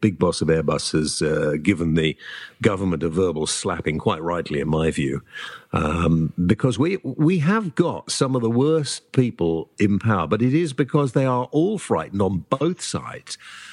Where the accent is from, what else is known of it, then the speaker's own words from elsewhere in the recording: United Kingdom; we're British